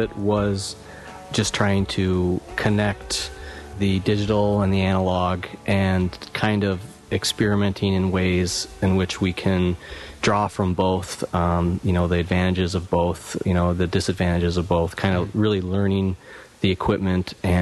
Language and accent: English; Janesville, Wisconsin, United States; Yeah, so I came back to my hometown, which is Janesville, Wisconsin, around 2009. And I moved out into a house in the country that is on my family's farm that was a little dilapidated